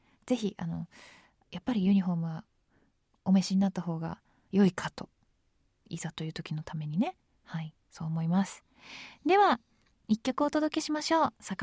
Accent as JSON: {"language": "Japanese", "region": "Tokyo", "country": "Japan", "tie": "born or raised there", "said": "まあ私は東京っ子なので、あんまり家にないものだったんですけれども"}